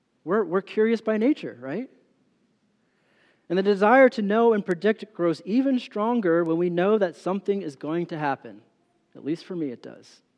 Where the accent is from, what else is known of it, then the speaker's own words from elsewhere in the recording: Pennsylvania, United States; I'm from Pennsylvania. We can talk afterwards.